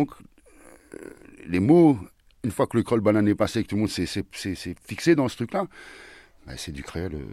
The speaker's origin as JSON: {"language": "French", "town": "Créteil", "region": "Île-de-France", "country": "France", "tie": "born or raised there", "said": "Et moi, je suis né en 68, je suis né à Maisons-la-Porte, j'ai grandi à Créteil."}